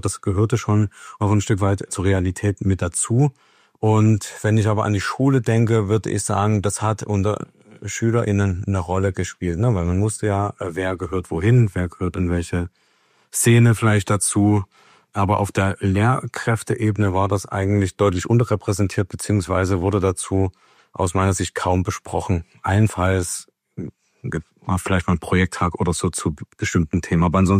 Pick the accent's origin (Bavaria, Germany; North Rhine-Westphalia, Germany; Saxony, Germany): Saxony, Germany; Ich bin hier im Osten geboren, hier geblieben, hier aufgewachsen und damit hier sozialisiert worden. Bin hier in der Region Dresden in einer ostdeutschen Kleinstadt aufgewachsen.